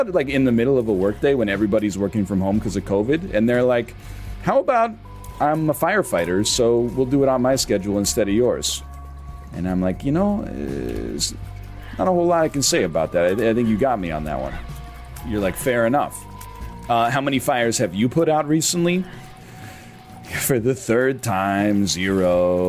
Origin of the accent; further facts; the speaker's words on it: Ontario, Canada; now in Vancouver, Canada; Growing up in Ontario, didn't do too much snowboarding.